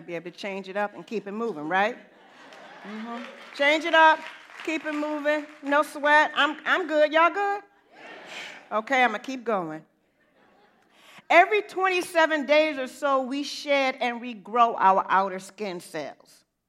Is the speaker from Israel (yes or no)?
no; Detroit, Michigan, United States; I used to love waking up at the home I grew up in Detroit.